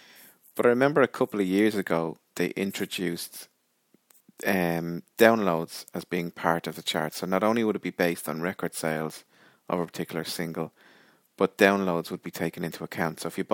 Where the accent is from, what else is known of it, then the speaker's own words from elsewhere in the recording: Ireland; because I'm from Ireland